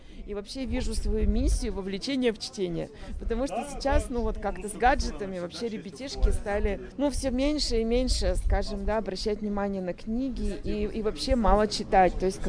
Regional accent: Yekaterinburg, Sverdlovsk Oblast, Russia; Я вот всем объясняю, что я не питерский житель, екатеринбурженка, но представляю молодых питерских авторов.

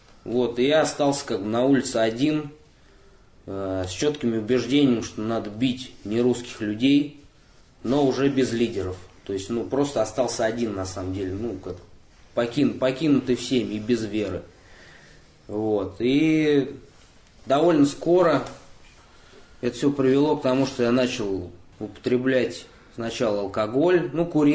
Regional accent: Moscow, Russia; Да, я из Москвы.

